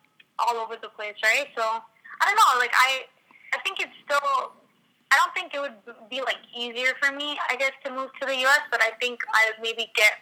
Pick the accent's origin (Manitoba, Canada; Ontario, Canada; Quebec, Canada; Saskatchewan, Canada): Ontario, Canada; Toronto; I was born and raised in Toronto. Been here my whole life.